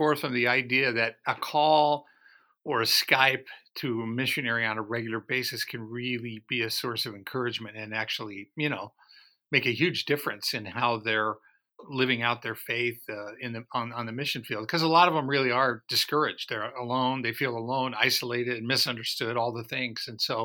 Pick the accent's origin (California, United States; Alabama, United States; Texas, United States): California, United States; we in Southern California, we had a weather event yesterday. We had, in my hometown where I live, we had 3.5 inches of rain in 24 hours.